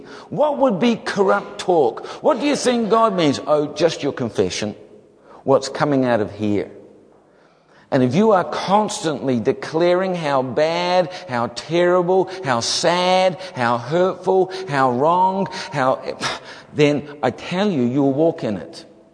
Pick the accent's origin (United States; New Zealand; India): New Zealand; I'm a Kiwi and we kind of, you know, black's black and white's white. We kind of say it how it is. It's a thing about New Zealanders.